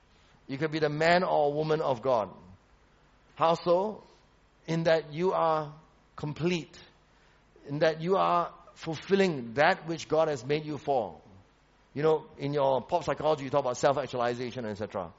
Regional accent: Malaysia; also born or lived in Sydney; as a Malaysian especially

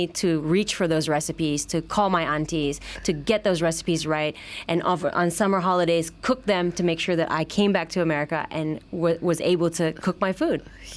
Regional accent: Malaysia; I really realized, wow, I'm Malaysian.

